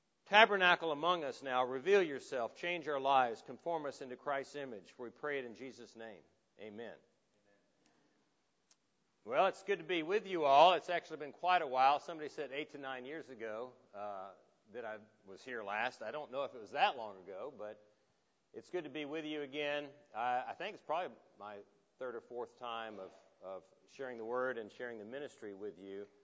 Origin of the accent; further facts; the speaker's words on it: Texas, United States; I'm from Texas. I never exaggerate.